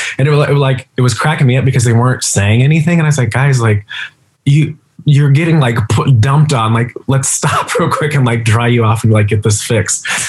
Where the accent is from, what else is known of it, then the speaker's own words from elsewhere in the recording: Denver, Colorado, United States; Like I grew up in Denver, and every time the national tours would come in, my grandma and I would take me to a show.